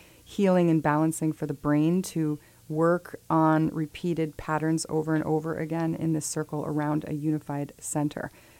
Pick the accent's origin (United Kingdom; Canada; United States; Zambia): United States; Barkhamsted, Connecticut; growing up in Barkhamsted, we had the music of nature around us.